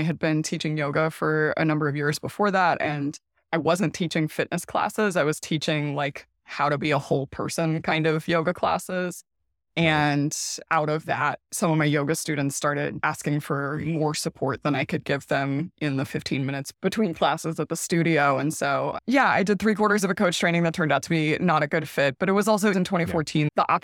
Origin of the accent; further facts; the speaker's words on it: Louisiana, United States; Some backstory is that I grew up in South Louisiana and my family is political in the opposite direction of me.